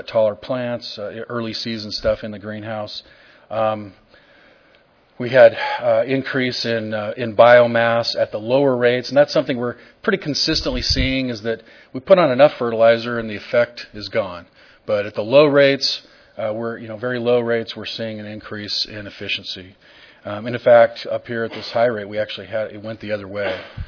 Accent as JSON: {"language": "English", "region": "Idaho", "country": "United States", "said": "And my family farms potatoes. I'm from Idaho. I'm an Idaho boy."}